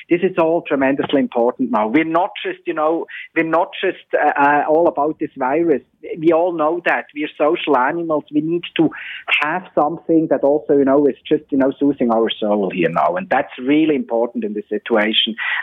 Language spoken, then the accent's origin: English; Switzerland; This was much worse, you know, in some European countries, including my home country, Switzerland.